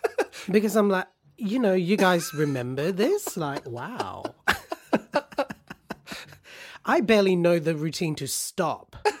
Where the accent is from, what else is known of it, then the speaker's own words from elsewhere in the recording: Australia; also born or lived in Malaysia; growing up in Australia and Malaysia